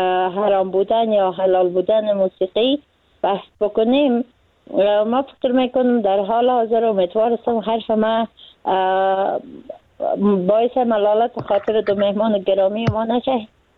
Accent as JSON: {"language": "Persian", "country": "Afghanistan", "said": "به عنوان یک انسان، به عنوان یک مسلمان، به عنوان یک فعال اجتماعی و به عنوان یک افغان"}